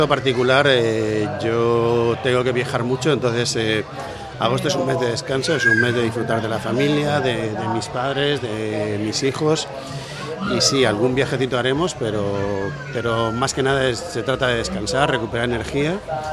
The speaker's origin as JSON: {"language": "Spanish", "town": "Xixona", "region": "Valencian Community", "country": "Spain", "tie": "born or raised there", "also_born_or_lived": "San Vicente del Raspeig", "said": "yo soy original de Gijona, nací en una finca entre Tibi y Gijona, por tanto, yo siempre digo que soy muy de campo y además muy orgulloso de serlo."}